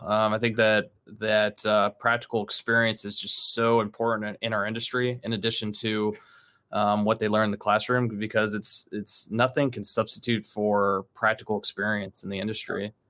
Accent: Columbus, Ohio, United States; born there; So I was born in Columbus, Ohio. Okay. Lived there for a little bit and then grew up literally all over the place.

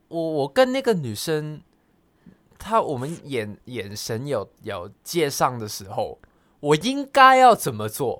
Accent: Hong Kong; now in Taiwan; 我们香港人的眼中。一开始是觉得哇好赞哦

